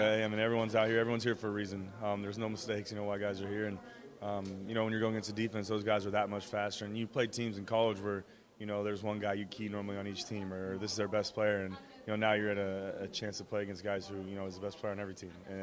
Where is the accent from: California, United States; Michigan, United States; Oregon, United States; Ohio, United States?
California, United States; Bakersfield; It's in Southern California, only about 2 hours away from where I grew up in Bakersfield